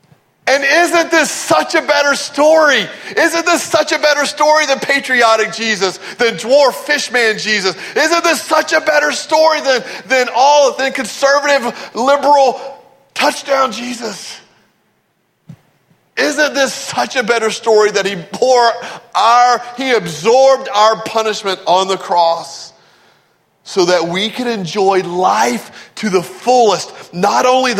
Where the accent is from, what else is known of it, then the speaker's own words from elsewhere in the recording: Nederland, Texas, United States; at our church growing up in Nederland, Texas.